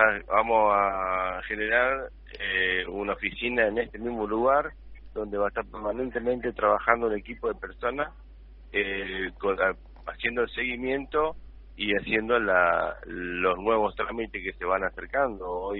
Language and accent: Spanish; Corrientes, Argentina; donde yo soy el representante de Andes en la provincia de Corrientes. Gracias a Dios me toca arrancar este operativo en mi ciudad natal